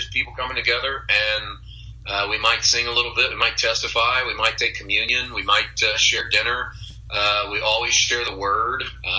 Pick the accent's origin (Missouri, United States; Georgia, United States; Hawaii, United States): Missouri, United States; Poplar Bluff; became a pastor in 2004 in my hometown in Missouri, Poplar Bluff, Missouri.